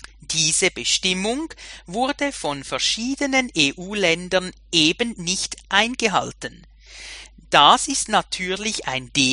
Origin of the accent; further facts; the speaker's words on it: Switzerland; wie ich als Schweizer sagen muss